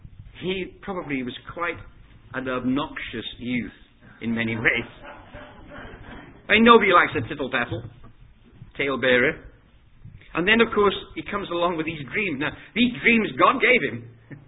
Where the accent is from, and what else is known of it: Scotland, United Kingdom